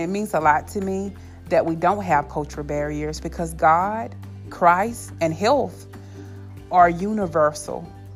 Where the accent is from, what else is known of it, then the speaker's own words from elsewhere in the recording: the South, United States; accent: Southern; I'm also from the South, so I'm sure you can hear my Southern accent, even though I can't, right?